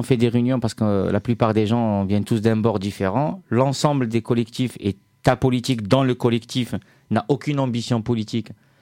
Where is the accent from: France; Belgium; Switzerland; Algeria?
Algeria; il y a une partie de l'histoire qui ne m'a pas été apprise en tant qu'Algérien.